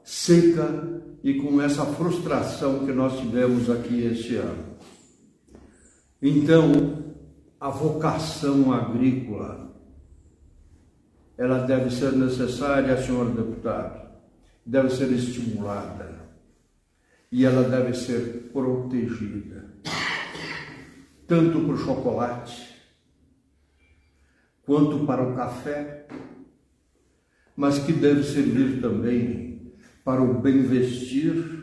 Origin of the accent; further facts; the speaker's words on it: Colorado, Rio Grande do Sul, Brazil; Eu sou natural de Colorado e sou filho de pequenos agricultores, como toda a maioria de Silva e de Colorado, da nossa região, pequenos agricultores.